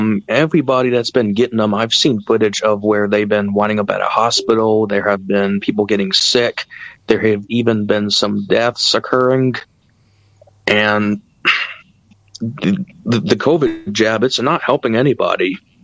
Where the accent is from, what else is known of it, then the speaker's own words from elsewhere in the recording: United States; Sorry, time zone's different here. I come from the United States.